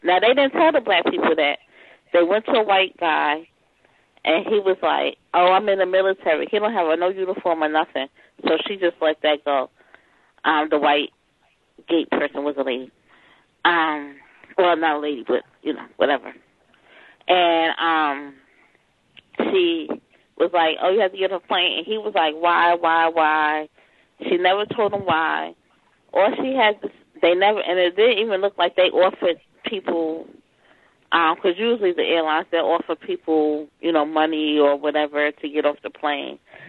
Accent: New York City, New York, United States; because New York City schools, I'm from New York, usually starts after Labor Day.

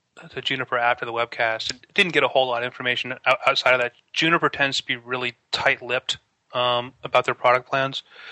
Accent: Syracuse, New York, United States; Syracuse, New York.

